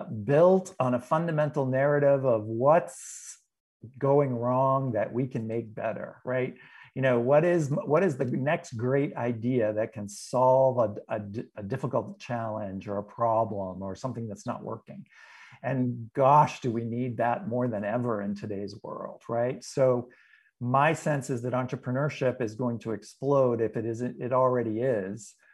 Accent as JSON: {"language": "English", "region": "New England", "country": "United States", "said": "I'm from New England originally."}